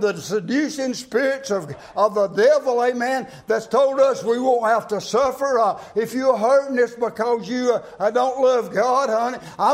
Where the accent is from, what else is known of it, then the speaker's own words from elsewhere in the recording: United States; I'm glad I live in a free country. I'm glad I was born in a free country. I'm glad I'm an American.